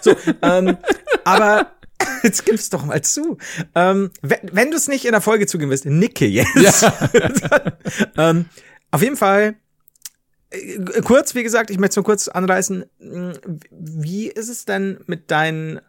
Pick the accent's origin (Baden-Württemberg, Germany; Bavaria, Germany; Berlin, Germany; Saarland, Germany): Bavaria, Germany; Vielleicht sehe ich das als Bayer auch nicht so ganz.